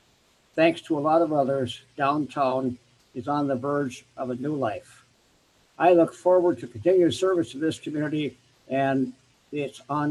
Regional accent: Jamestown, North Dakota, United States; I was born and raised in Jamestown and obtained my early education and high school at St. John's Academy and the Jamestown Public Schools.

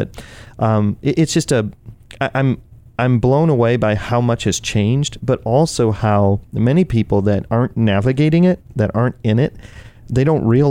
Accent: Cleveland, Ohio, United States; now in Buffalo, United States; So I'm from Cleveland, which is kind of, I feel it's basically like Buffalo.

